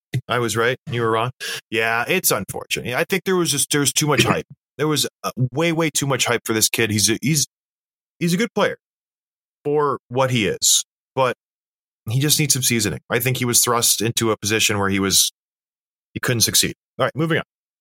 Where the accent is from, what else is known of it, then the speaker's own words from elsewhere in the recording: St. Catharines, Ontario, Canada; I grew up in St. Catharines, Ontario.